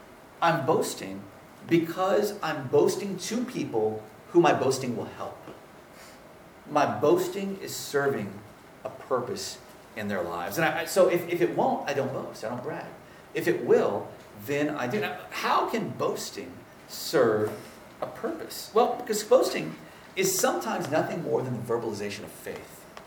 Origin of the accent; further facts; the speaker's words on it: Louisiana, United States; Or, you're going to Louisiana? I'm from Louisiana. Here's where you get the best food.